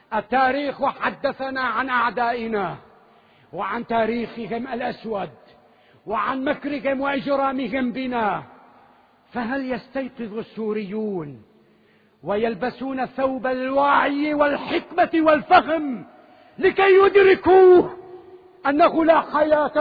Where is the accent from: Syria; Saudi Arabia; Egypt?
Syria; وما شأنك أن تتولى تصريحات تعود علينا كسوريين بالتشرد